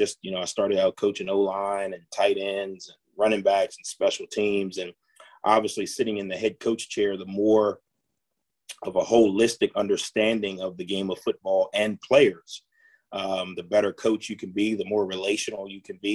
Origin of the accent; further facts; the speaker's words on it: Maryland, United States; Yeah, I was, like you said, I grew up in Maryland